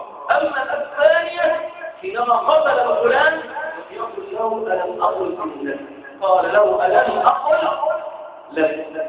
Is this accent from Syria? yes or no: no; Egypt; أما الآن عندنا في مصر فإما أن تكون معي فأنت صديق أو تكون علي فأنت يتيم